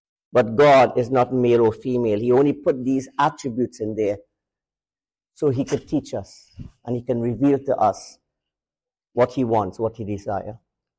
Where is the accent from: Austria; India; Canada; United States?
India; Because notice, especially among the Indians, I'm Indian, you see, if you haven't noticed.